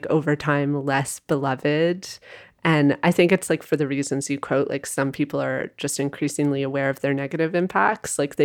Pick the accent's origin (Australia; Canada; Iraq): Canada; Ottawa, Ontario; I grew up in Ottawa, which is a big fireworks town, especially around Canada Day.